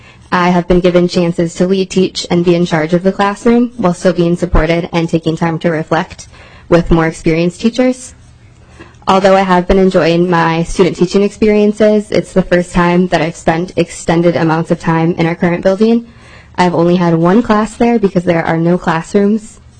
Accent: Wells, Minnesota, United States; I'm from Wells, Minnesota.

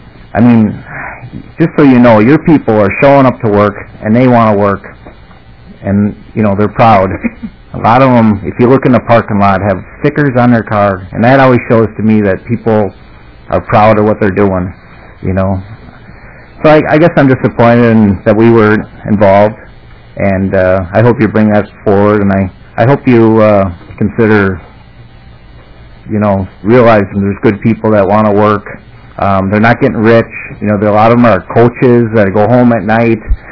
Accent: Minnesota, United States; I'm disappointed as a Minnesotan that, you know, that Minnesota isn't on the top of this deal.

